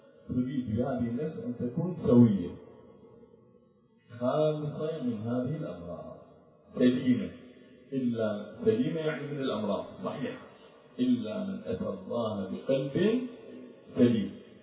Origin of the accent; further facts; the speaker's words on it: Iraq; يعني تتلاعب مثلا عندنا في العراق تتذكرون